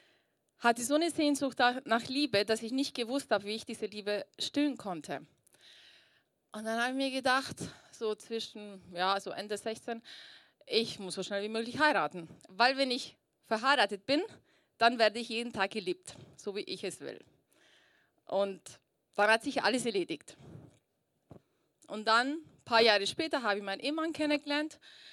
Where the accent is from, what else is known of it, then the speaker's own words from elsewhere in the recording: Southern Italy, Italy; German is a second language; Ich bin 22. März 1983 geboren in Italien. Meine Eltern waren sehr jung, mein Vater 17, meine Mutter 14. Die haben sich als Teenager verliebt. Und damals, also wir kommen aus Süditalien